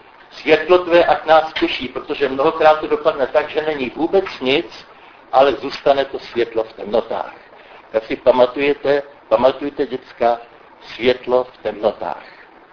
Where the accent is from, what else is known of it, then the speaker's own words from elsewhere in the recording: Liberec, Liberec Region, Czechia; já jsem z Liberce, to je 100 kilometrů odsud